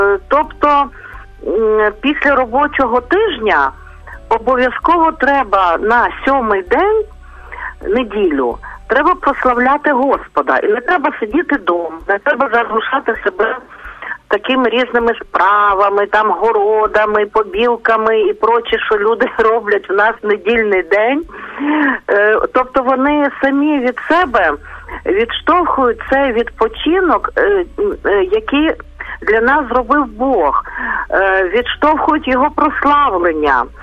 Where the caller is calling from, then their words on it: Lviv, Lviv Oblast, Ukraine; Сьогодні у нас сонечко, я зі Львова